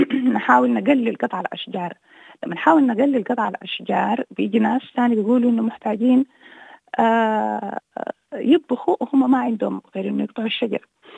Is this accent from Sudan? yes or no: yes; Sudan